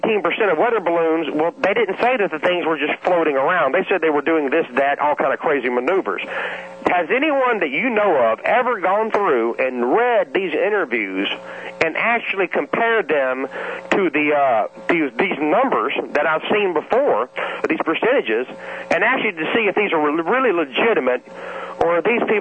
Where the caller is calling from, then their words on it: Atlanta, Georgia, United States; from Atlanta.